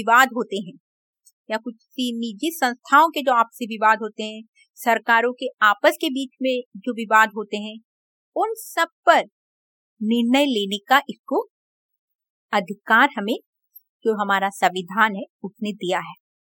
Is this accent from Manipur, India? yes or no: no; Mumbai, Maharashtra, India; मैं मुंबई से हूँ